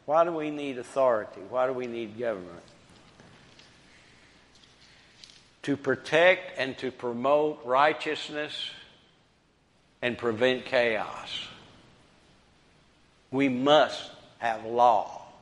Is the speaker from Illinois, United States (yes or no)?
yes; Brookport, Illinois, United States; When I was 5, 6, or 7 years old and I grew up in Brookport, Illinois, we never locked the doors.